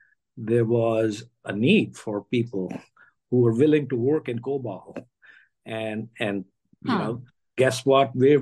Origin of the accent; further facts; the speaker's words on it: India; English is a second language; moved away; But then I'm as Indian as I was when I came, because basically my upbringing was there, right? So a lot of my value system got set in my childhood there. Yeah. I'm certainly much more Indian than my kids are, right?